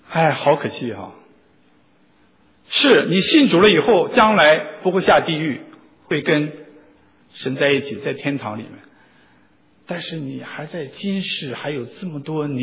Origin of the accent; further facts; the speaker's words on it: China; 我们都中国人常说那个芝麻